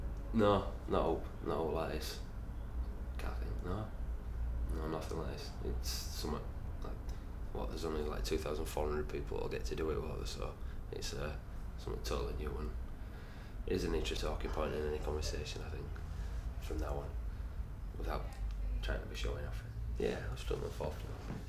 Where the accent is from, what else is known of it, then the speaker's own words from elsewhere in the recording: Bradford, Yorkshire and the Humber, United Kingdom; Date of birth is 28th of January, 1979, and I'm from Bradford.